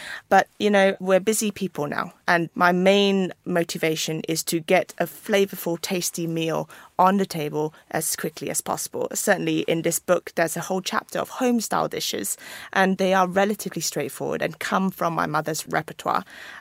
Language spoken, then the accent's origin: English; Malaysia; now in United Kingdom; So yes, it was a rich lifestyle in terms of food culture growing up in Malaysia. And I had primary schooling there.